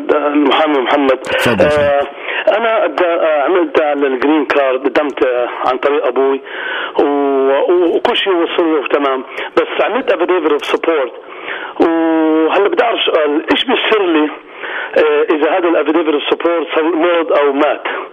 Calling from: Canada; انا بكلم من كندا

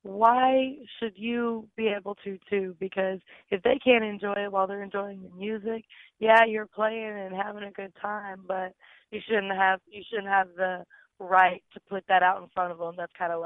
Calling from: Cleburne, Texas, United States; Well, I'm in Cleburne right now.

